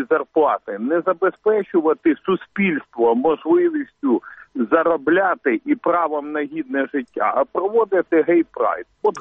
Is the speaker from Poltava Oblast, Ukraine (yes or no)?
yes; Poltava Oblast, Ukraine; селянам на моїй рідній Полтавщині, на Тернопільщині, де я зараз перебуваю